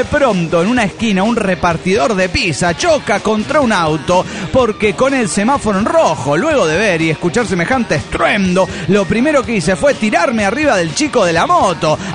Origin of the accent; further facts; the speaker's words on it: Tarija, Bolivia; de Tarija, Bolivia.